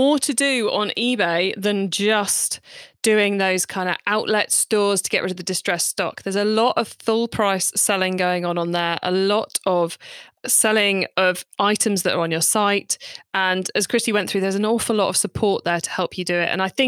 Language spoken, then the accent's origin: English; United Kingdom; because I'm British, we're spelling optimizing with an S, not